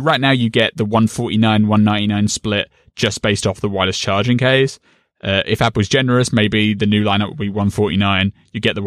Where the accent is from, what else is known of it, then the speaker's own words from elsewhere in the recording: United Kingdom; So you get quite a lot of newspaper options as a Brit